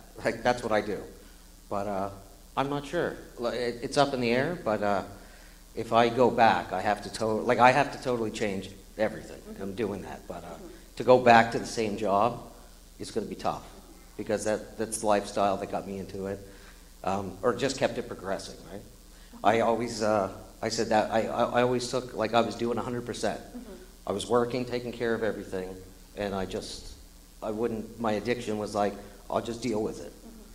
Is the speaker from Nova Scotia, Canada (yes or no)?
yes; Bridgewater, Nova Scotia, Canada; Yeah, I'm 41, and I'm from Bridgewater, Nova Scotia. It's about an hour south of Halifax.